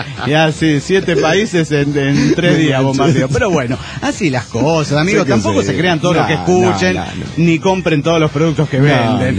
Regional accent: Oruro, Bolivia; de Oruro, Bolivia.

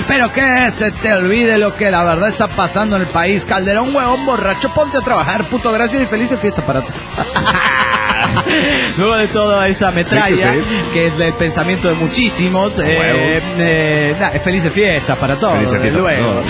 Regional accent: Mexico City, Mexico; Soy el anestesiólogo del DF mexicano.

